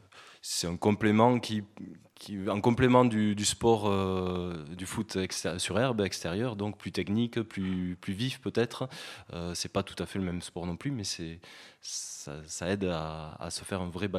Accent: Occitanie, France; Je suis de la région et j'ai grandi avec cette équipe.

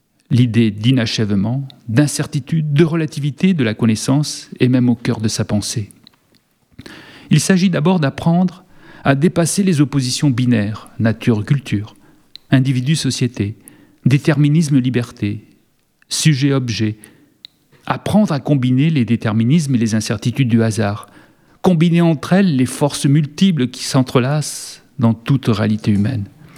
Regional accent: France; Je suis français, d'origine juive séfarade, partiellement italien ou espagnol, amplement méditerranéen, européen culturel, citoyen du monde, enfant de la terre patrie.

